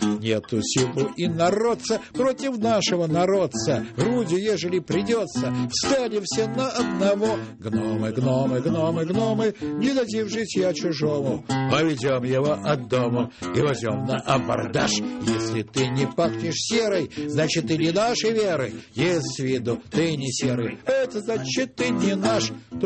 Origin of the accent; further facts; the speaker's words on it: Saint Petersburg, Russia; Дело в том, что я, так сказать, из Питера, в общем, так, да?